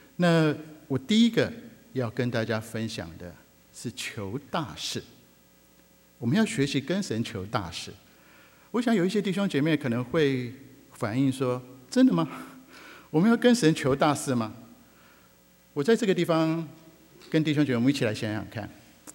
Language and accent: Chinese; China; 对我们中国人来说没有问题，我们还有一次机会，我们刚过中国的农历新年